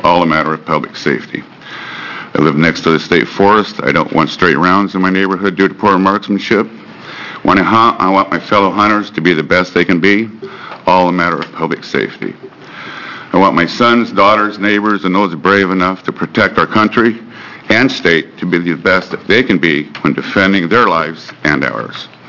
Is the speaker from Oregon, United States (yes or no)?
yes; Bay City, Oregon, United States; I'm from Bay City, Tillamook County.